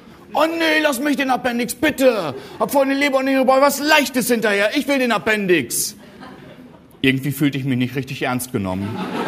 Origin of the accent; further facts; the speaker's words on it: North Germany, Germany; Ich sage, ich bin eigentlich aus Norddeutschland.